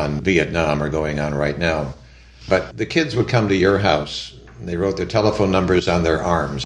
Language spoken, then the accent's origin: English; North Dakota, United States; also born or lived in Minnesota; I grew up in North Dakota, in the eastern in Minnesota, and they were back and forth